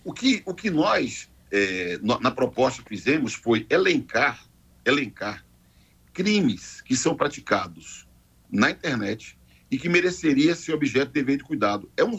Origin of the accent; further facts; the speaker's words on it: Brazil; Mas o fato é que eu sou brasileiro. Eu vivo a experiência do Brasil.